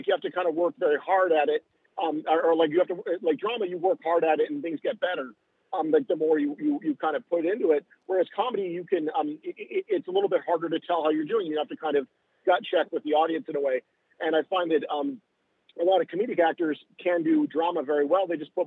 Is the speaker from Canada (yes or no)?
yes; Canada; now in Los Angeles, United States; So I live in Los Angeles, like I mentioned, I'm from Canada originally, but I spend most of my, I live